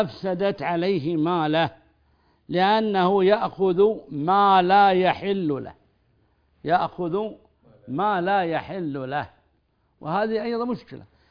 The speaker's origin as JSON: {"language": "Arabic", "country": "Saudi Arabia", "said": "هذه يا أخي تختلف بعض البلدان، بأن عندنا في السعودية مثلا الحمد لله ما هي محتاجة للزكاة"}